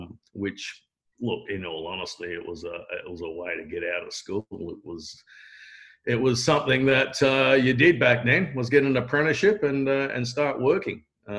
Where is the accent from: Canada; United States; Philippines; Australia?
Australia; Perth, Western Australia; I was born in South Perth and I grew up in a little suburb in south of the river, because over there in Perth, there's the south of the river and the north of the river, the big competition.